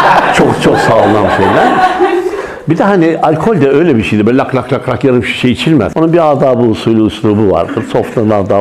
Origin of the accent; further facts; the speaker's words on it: Aksaray, Aksaray Province, Turkey; Şimdi ben Aksaray'da doğdum, büyüdüm.